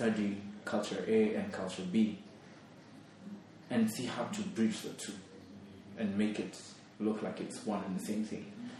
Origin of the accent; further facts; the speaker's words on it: Kikuyu, Central Kenya, Kenya; I am from Kikuyu, and I have Maasai ancestry on both ends of my family